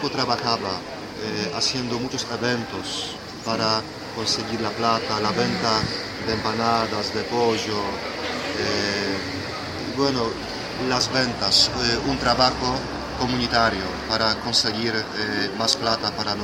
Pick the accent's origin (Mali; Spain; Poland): Poland; now in Posadas, Argentina; yo soy polaco, nací en Polonia